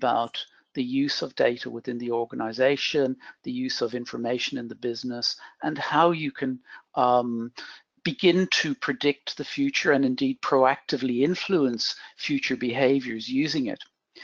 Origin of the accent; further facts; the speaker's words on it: Dublin, Leinster, Ireland; you can probably hear that I'm not South African, or at least the South Africans among the audience will know that instantly. I'm actually Irish, and most of my life was based in Dublin in Ireland.